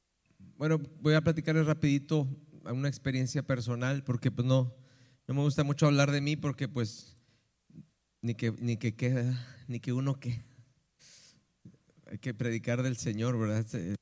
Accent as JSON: {"language": "Spanish", "town": "Monterrey", "region": "Nuevo León", "country": "Mexico", "tie": "born there", "said": "mis papás y mis hermanos mayores son de allá, de Uruguay, y una hermana y yo nacimos aquí en Monterrey."}